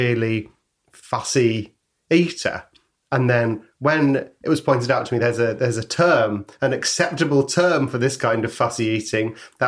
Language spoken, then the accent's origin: English; London, United Kingdom; born or raised there; also born or lived in Brighton